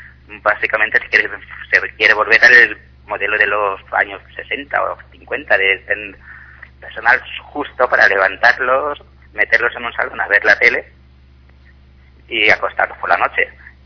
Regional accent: Ibi, Valencian Community, Spain; En Ibi, en Alicante.

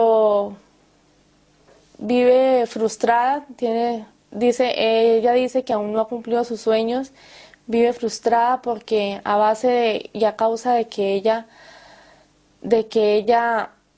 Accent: Colombia; soy colombiana, estoy en el quinto semestre de trabajo social.

